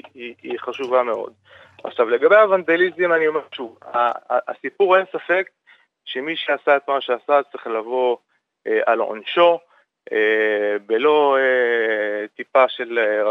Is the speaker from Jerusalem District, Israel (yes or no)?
no; Bnei Brak, Tel Aviv District, Israel; אני יליד בני ברק, משפחתי מושרשת חזק מאוד בבני ברק, אני למעלה מ-40 שנה מכיר את בני ברק לפני ולפנים